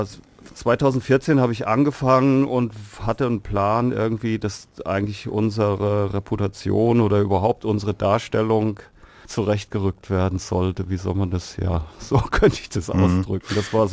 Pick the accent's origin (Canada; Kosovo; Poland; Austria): Canada; Also ich bin ja Kanadier